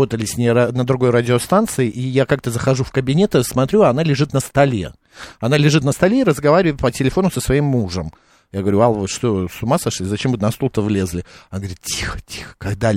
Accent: Kazakhstan; born there; Нет, нет, я там тоже не родился. Я родился в Казахстане, просто папа военный, его туда отправили, и так получилось, что и я.

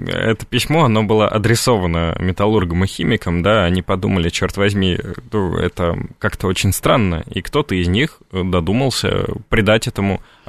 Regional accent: Moscow, Russia; как коренной москвич

